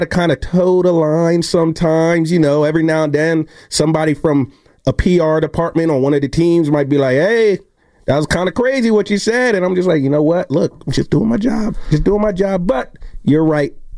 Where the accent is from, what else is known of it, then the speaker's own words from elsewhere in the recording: Philadelphia, Pennsylvania, United States; people know I'm from Philly, but that doesn't really come through on my TV.